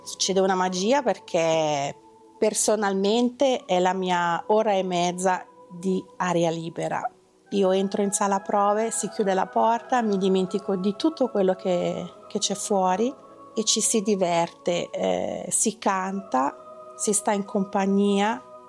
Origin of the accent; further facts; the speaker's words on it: Faido, Ticino, Switzerland; sono di Faido, di mestiere faccio la segretaria, sono una mamma di 3 ragazzi.